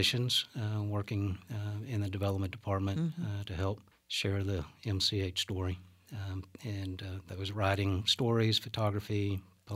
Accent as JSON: {"language": "English", "town": "Victoria", "region": "Texas", "country": "United States", "tie": "born or raised there", "said": "I grew up in Victoria, Texas, south of Houston, and grew up in a Baptist pastor's family"}